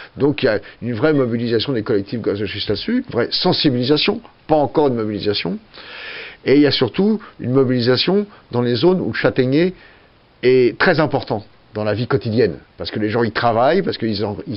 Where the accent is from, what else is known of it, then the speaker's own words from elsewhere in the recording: Saint-Jean-du-Gard, Occitanie, France; moi je suis de Saint-Jean-du-Gard, comme Jean-Luc Bourrelli.